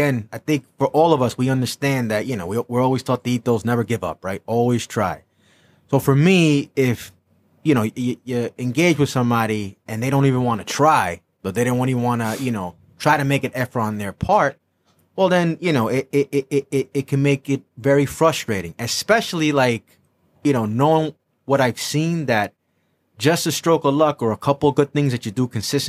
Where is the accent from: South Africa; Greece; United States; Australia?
United States; Brooklyn, New York; Well, I'm originally from Brooklyn.